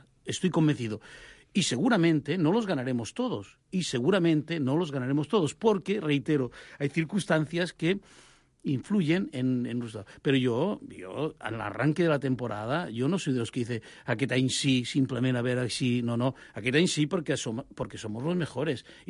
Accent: Montmeló, Catalonia, Spain; porque yo, en mi pueblo, en Montmeló, realmente lo observo

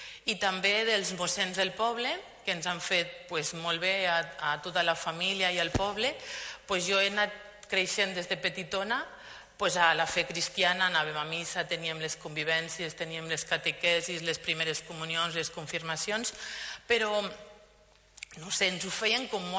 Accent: El Pont de Suert, Catalonia, Spain; born there; jo vaig néixer al Pont de Suert, al Pirineu català.

